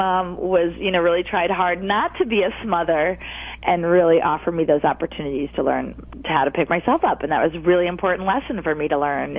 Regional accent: Huntington, New York, United States; I grew up in Huntington, Long Island, and I actually still get my prosthetic legs made on the island.

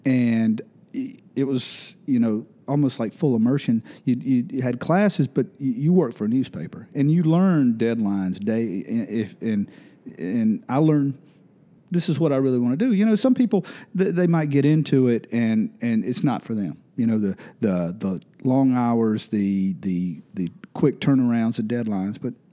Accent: Belton, South Carolina, United States; Oh, if anybody knows me, I'm from Belton, okay. An old BHP Bear, you know. Went to high school there, graduated there

